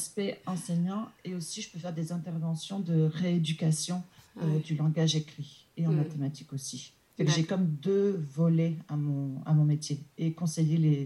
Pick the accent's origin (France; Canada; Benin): France; born there; je suis née en France.